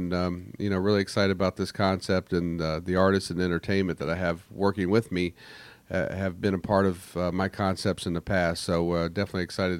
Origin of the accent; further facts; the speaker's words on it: Cocoa Beach, Florida, United States; born there; I was born in 67 in Cocoa Beach.